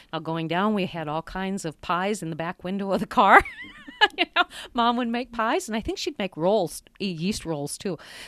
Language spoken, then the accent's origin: English; North Dakota, United States; growing up in North Dakota, of course, that was usually, you could pretty much count on a blizzard.